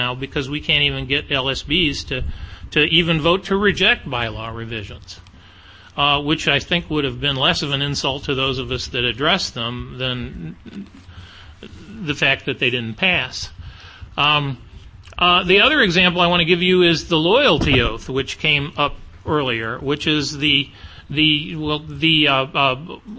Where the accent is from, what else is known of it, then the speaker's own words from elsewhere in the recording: Houston, Texas, United States; from Houston, Texas